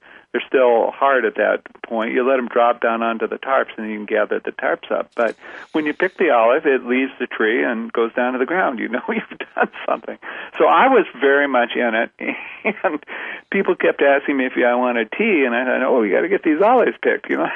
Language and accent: English; Iowa, United States; we're originally from Iowa, the Midwest.